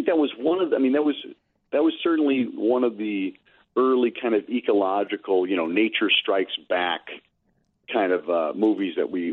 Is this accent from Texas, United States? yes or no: no; San Francisco, California, United States; I didn't grow up on Svengoolie, but I grew up out in San Francisco with Creature Features with Bob Wilkins.